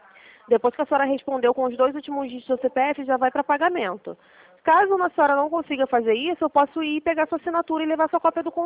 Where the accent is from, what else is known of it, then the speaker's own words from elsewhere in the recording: Bangu, Rio de Janeiro, Brazil; Eu sou aqui de Bangu, tá?